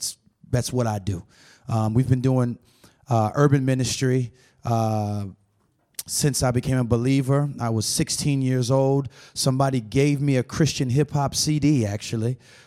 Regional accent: Tampa, Florida, United States; I'm from Tampa, Florida.

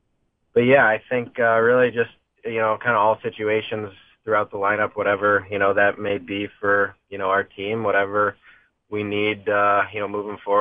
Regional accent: St. Louis, Missouri, United States; I was fortunate enough when I was actually growing up in St. Louis, you know, right when I was diagnosed, being a Blues fan

